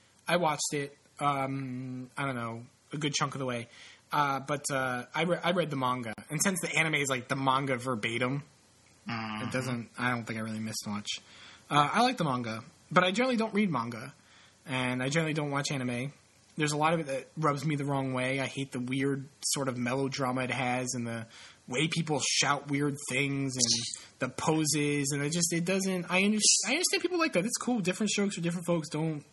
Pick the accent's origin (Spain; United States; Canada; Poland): Poland; When I grew up in Poland, it was just like that.